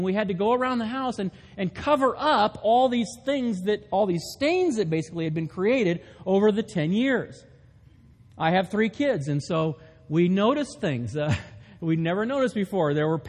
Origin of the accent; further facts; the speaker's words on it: California, United States; now in Maine, United States; I just moved here a couple of weeks ago. … for those of you that don't know me, and we moved from California.